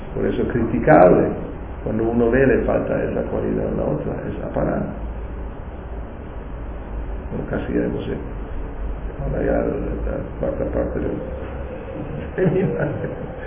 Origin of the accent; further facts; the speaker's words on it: Germany; Era como yo vine de Alemania, era todo muy pequeño.